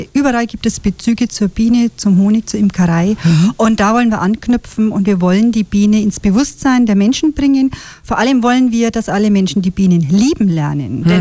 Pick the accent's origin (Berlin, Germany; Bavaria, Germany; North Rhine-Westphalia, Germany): Bavaria, Germany; Nuremberg; also born or lived in Fürth; Ja, und in Nürnberg aufgewachsen, ja.